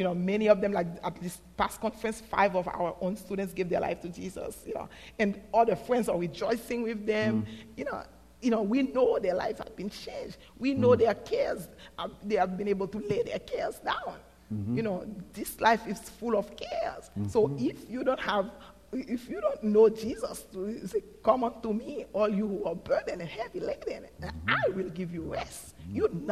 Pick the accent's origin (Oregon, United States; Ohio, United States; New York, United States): New York, United States; New York City; I came from New York City. I knew nobody in this area.